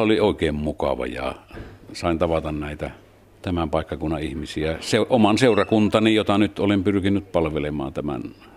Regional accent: Yli-Ii, North Ostrobothnia, Finland; minä olen syntynyt tuolla nykyisessä Oulussa, entisessä Yliissä. Yliin pitäjä on suurin piirtein väestöltään tämmöinen Enontekiön kokoinen, 2000 ihmistä vähän reilusti.

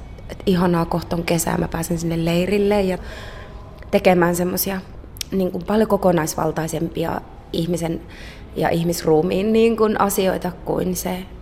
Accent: Nurmes, North Karelia, Finland; tullut opettamaan Nurmekseen, josta mä oon kotoisin Pohjois-Karjalasta

